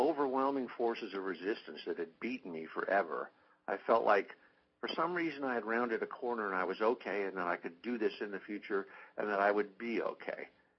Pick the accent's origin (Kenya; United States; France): United States; New York City, New York; I wound up back in New York City, which is my hometown.